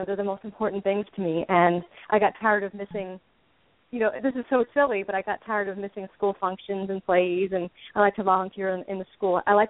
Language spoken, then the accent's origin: English; New Jersey, United States; Well, first of all, I'm from New Jersey originally, so I talk a lot and I talk fast and I interrupt, so I'll try not to do that. But I live in Pennsylvania now